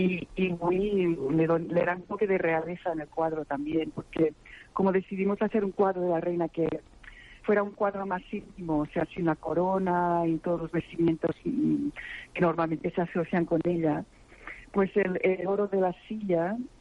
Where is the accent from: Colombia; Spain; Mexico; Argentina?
Spain; Barcelona, Catalonia; moved away; Yo soy de Barcelona originalmente. Sí. Yo vuelvo muchas veces y me encantaría hacer algo en España.